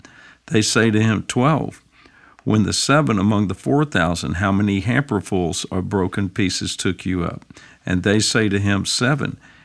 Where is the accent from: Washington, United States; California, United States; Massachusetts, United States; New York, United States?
Washington, United States; Vancouver; I'm from Vancouver, Washington.